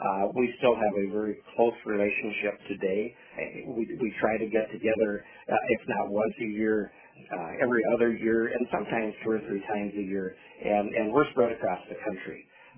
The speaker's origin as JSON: {"language": "English", "town": "Vermillion", "region": "South Dakota", "country": "United States", "said": "I am from Vermilion, South Dakota, and currently serve as the Executive Director for the South Dakota Soybean Checkoff"}